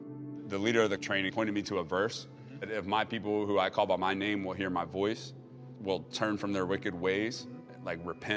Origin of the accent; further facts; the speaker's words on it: Cincinnati, Ohio, United States; I'm inside of the Bengals stadium. I'm putting a helmet on with the stripe on it for my hometown team.